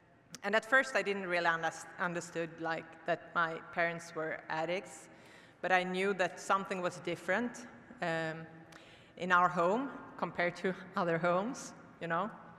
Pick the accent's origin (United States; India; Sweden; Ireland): Sweden; first language Swedish; English is a second language; since I'm from Sweden, I guess you already understood, like, usually I don't speak English, I speak Swedish, and usually I share in Swedish, but I will do it in English tonight